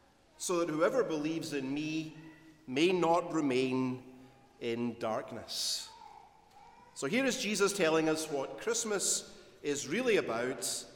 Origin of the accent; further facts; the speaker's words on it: Scotland, United Kingdom; now in United States; Growing up in Scotland meant that around this time of year in December, it starts getting dark about 2:30 in the afternoon.